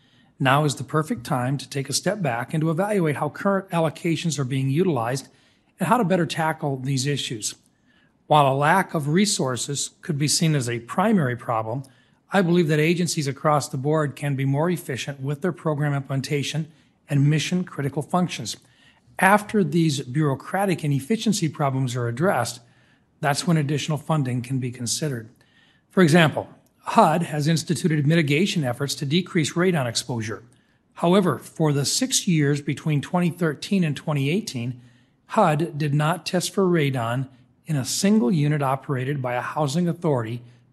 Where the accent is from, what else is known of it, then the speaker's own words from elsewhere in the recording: South Dakota, United States; Ms. Sharon Vogel from my home state of South Dakota